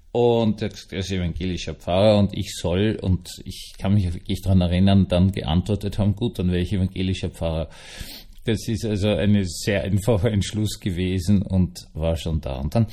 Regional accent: Vienna, Austria; Also ich bin in Schloss Schönbrunn aufgewachsen und im Schlossgarten Schönbrunn de facto aufgewachsen.

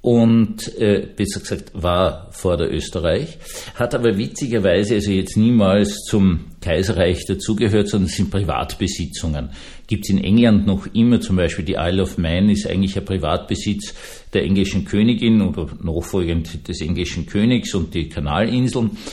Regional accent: Vienna, Austria; ich bin Wiener, Berge sind mir noch immer unheimlich

